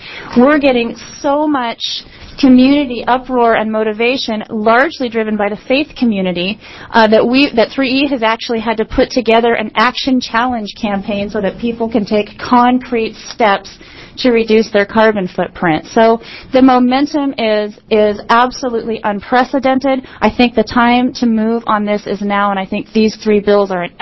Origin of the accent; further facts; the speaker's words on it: Bend, Oregon, United States; And Mount Bachelor, I'm from Bend, as many of you know, Mount Bachelor has now had to purchase a snowmaking machine.